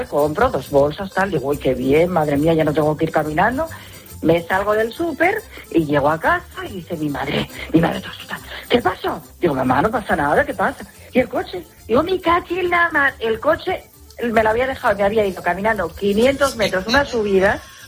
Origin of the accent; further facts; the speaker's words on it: Asturias, Spain; me vengo a Asturias, porque soy de Asturias, ¿eh?